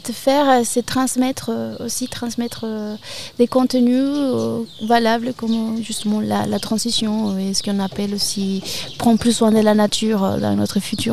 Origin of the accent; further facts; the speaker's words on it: Caracas, Capital District, Venezuela; French is a second language; moved away as an adult; now in France; Je suis arrivée en 2019 après avoir fini mon école en art à Caracas, d'où je viens.